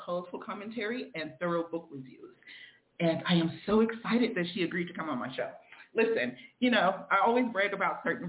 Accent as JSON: {"language": "English", "region": "Mississippi", "country": "United States", "accent": "country southern", "said": "greet you guys with like the country southern accent. I am from Mississippi, by the way, so it should have came better than that, but I'm going to work on getting my old accent back"}